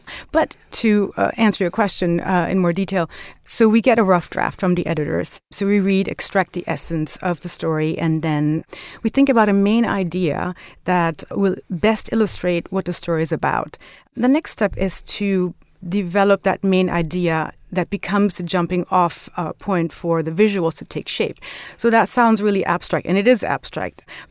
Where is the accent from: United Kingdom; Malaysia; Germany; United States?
Germany; I would say growing up in Germany, it definitely, if somebody said, oh, I'm seeing a shrink, people would say, well, what's wrong with you, you know?